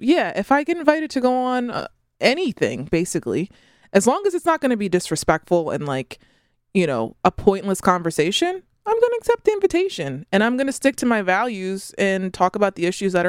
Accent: United States; So these are the silly things that I have to do to prove that I'm American.

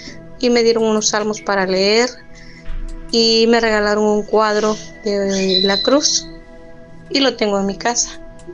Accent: Guatemala; now in Cancún, Mexico; soy de Guatemala, pero estoy en México, aquí en Cancún. Tengo 10 años de estar acá.

